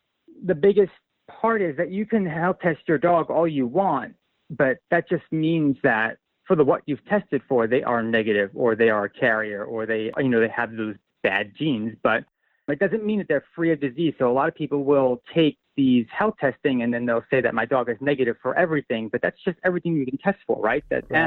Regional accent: New York City, New York, United States; I grew up and currently in New York City. I live in Staten Island.

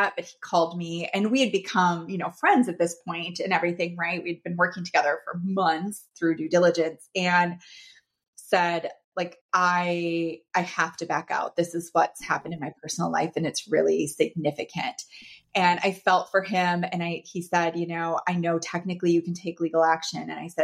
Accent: Minneapolis, Minnesota, United States; I was going to be flying back to my hometown, Minneapolis, Minnesota, to see family.

